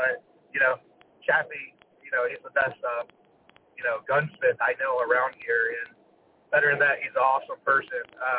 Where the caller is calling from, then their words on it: Navarre Beach, Florida, United States; I'm calling from Navarre Beach, Florida.